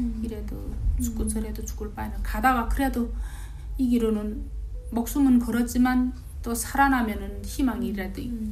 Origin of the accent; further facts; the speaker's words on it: North Korea; 북한이 같은 느낌이 드는 거예요. 북한이 맨 산이지 않아. 그래서 어떻게 이게 딱 우리 고향에 온 것 같은